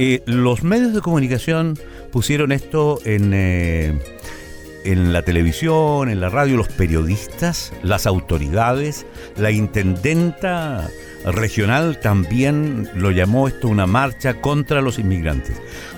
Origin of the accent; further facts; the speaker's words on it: Chile; qué poco nobles que somos los chilenos